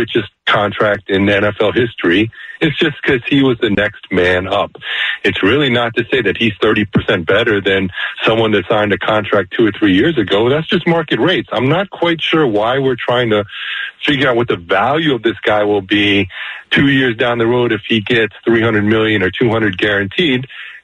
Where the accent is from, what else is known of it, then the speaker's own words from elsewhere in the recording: East Coast, United States; I grew up on the East Coast, but I imagine war is a global game.